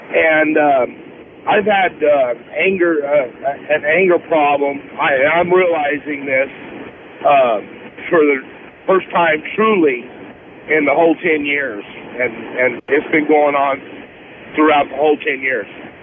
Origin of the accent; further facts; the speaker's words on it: Bakersfield, California, United States; a mental health person in my hometown of Bakersfield.